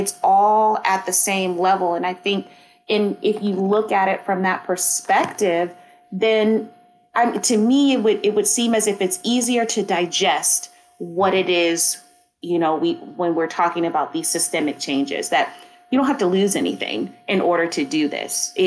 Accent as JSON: {"language": "English", "town": "Oakland", "region": "California", "country": "United States", "tie": "born or raised there", "said": "I grew up in the Bay Area. So I grew up in Oakland. I grew up in East Oakland."}